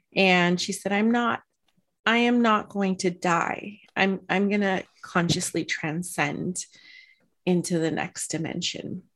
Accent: California, United States; This is a Mexican heritage tradition, and I'm not Mexican, but I grew up in California.

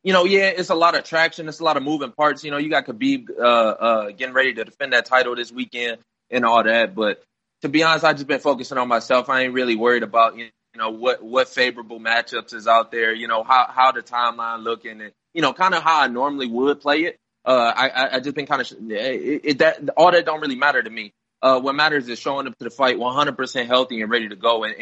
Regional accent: Detroit, Michigan, United States; especially as a young kid growing up in Detroit, it's kind of always been something I shied away from.

